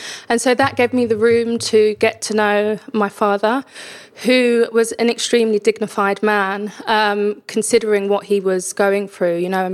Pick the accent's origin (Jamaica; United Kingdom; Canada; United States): United Kingdom; London; I was born in East London. So, I'm an East London girl. And that was in 1986. So, I'm 32 now. And I was raised by my wonderful mother, Jane.